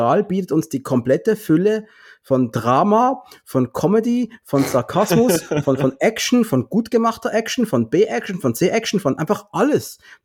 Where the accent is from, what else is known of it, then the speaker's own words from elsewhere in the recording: Switzerland; Bin ja Schweizer